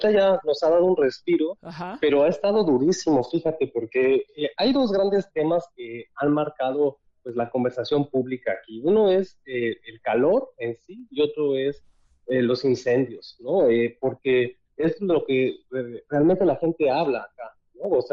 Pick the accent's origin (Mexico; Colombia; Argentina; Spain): Mexico; Yo soy mexicano y he estado muy pendiente de lo que se dice allá.